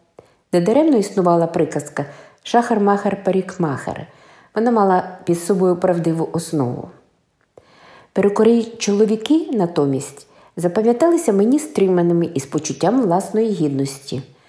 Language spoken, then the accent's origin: Ukrainian; Kyiv, Ukraine; Моє дитинство пройшло на Євбазі. Хоча мої родичі і не є корінними євбазівцями. В 1962-63 роках на його околиці, на вулиці Глібова, були побудовані дві відомчі хрущовки, в одній з яких я виростала.